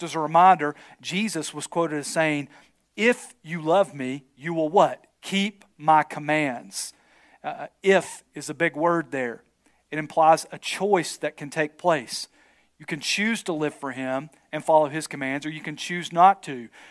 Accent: Bible Belt, United States; It's like we're growing up in the Bible Belt here, and everybody says they're a Christian down here.

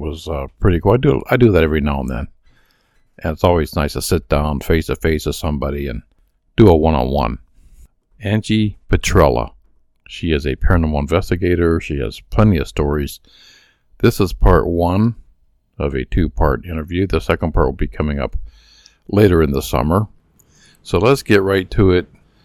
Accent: Newton Falls, Ohio, United States; And not only is my next guest from my home state, she's from my hometown of Newton Falls, Ohio.

